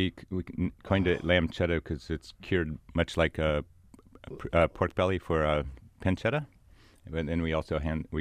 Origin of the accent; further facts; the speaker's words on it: Iowa, United States; Iowa. I grew up